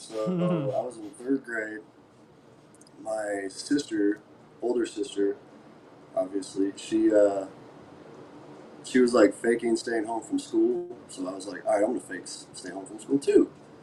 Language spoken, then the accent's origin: English; Durango, Colorado, United States; named after the city I was born and raised in Colorado, Durango.